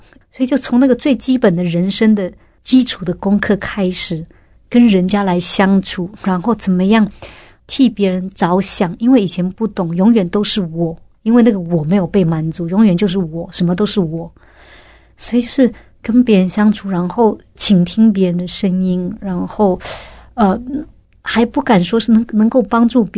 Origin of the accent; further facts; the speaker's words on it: Taiwan; first language nan; 一个台湾土生土长的孩子，包括我自己在内，这都是很困难的。不要说外语，我以前连国语都讲不好，我家是讲闽南语的。